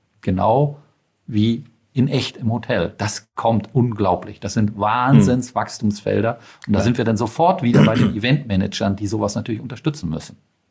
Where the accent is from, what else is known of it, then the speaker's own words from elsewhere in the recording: Schleswig-Holstein, Germany; und ich bin aus Schleswig-Holstein